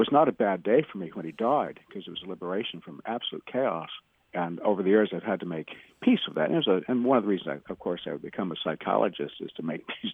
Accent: California, United States; I'm from California.

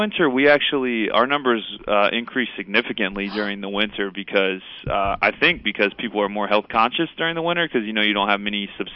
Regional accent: Dayton, Ohio, United States; Yep, I was born in Dayton, Ohio.

